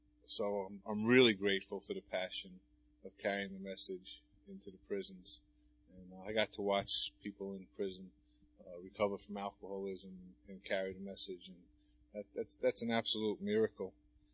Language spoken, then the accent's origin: English; Queens, New York, United States; I grew up in Queens, New York, some apartment buildings.